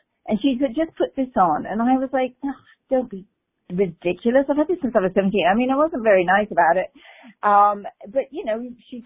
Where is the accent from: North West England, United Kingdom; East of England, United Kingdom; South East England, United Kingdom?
East of England, United Kingdom; Cambridge; well, I come from Cambridge, but, you know, London's also sort of second home.